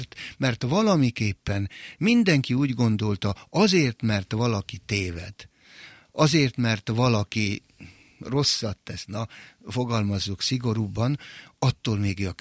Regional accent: Győrzámoly, Győr-Moson-Sopron, Hungary; Szigetközben egy kis faluban, Győr-Zámolyban nőttem fel.

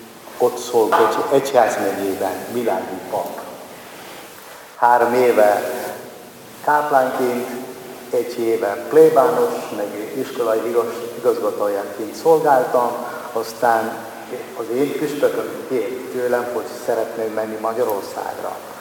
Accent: Tamil Nadu, India; Hungarian is a second language; now in Hungary; és én Dél-Indiából, Tamil Nadu államból származok, egy faluból, és körülbelül most 4000-en élünk ott

